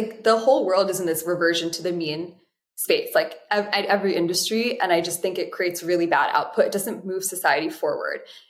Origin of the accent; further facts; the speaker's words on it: Florida, United States; I grew up in South Florida. Crocs were all the rage when I was a kid.